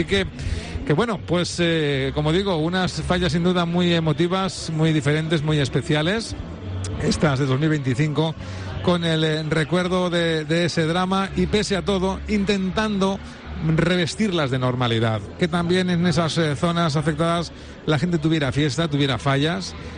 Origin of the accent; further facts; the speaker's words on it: Valencian Community, Spain; lo que somos los valencianos